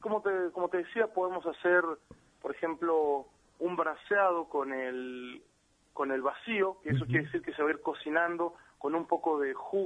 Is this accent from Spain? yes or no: no; Mexico; Si yo soy mexicano.